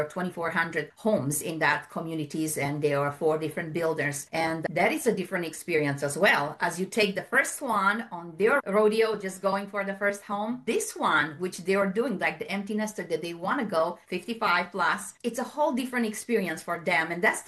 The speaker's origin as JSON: {"language": "English", "country": "Romania", "said": "First off, I'm from Romania, so I came on a different background."}